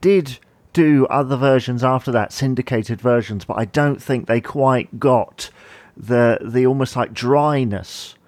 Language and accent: English; United Kingdom; as a British viewer, I have no idea why it's never been shown in this country